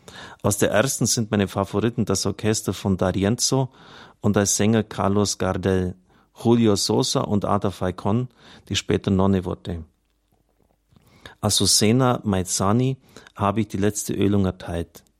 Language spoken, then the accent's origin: German; Piedmont, Italy; German is a second language; natürlich verstehe ich den Dialekt des Piemont, denn dies war der Klang meiner Heimat und meiner Kindheit.